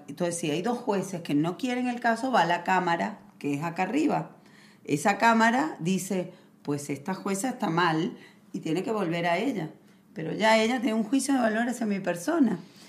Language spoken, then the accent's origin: Spanish; Venezuela; yo nunca necesité, siendo venezolana, tener otro pasaporte. Pero estamos viviendo realmente un conflicto en mi tierra.